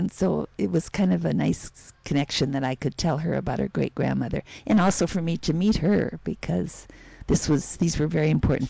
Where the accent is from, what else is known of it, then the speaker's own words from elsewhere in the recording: Minneapolis, Minnesota, United States; And I said, well, I'm from Minneapolis.